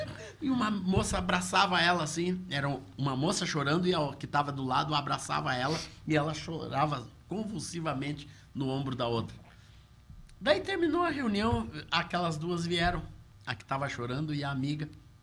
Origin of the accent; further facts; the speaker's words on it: Russia; Portuguese is a second language; moved away as an adult; Eu sou russa e vim aqui para Londres para estudar.